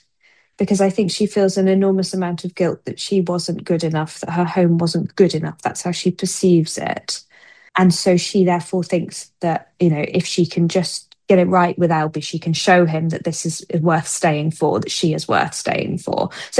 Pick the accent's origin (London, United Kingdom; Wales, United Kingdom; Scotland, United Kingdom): London, United Kingdom; Peckham; as a child growing up in Peckham.